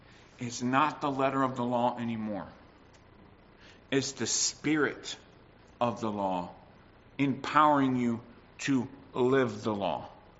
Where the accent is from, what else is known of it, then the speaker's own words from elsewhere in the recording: United States; You know, World War II, since I'm American, started in 1941.